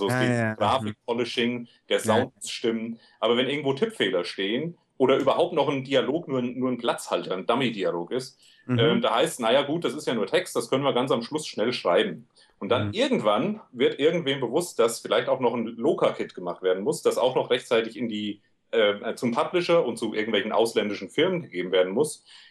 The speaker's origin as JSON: {"language": "German", "region": "Hesse", "country": "Germany", "accent": "Hessian", "said": "Ihr könnt ja dann auch meinen hessischen Dialekt ein bisschen digital glatt bügeln, schätze ich mal."}